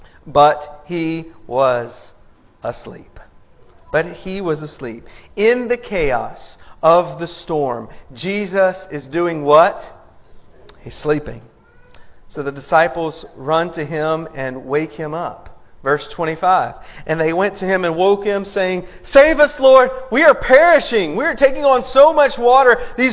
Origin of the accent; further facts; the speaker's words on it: Louisiana, United States; moved away; I came from Louisiana. Louisiana is below sea level, if you don't know.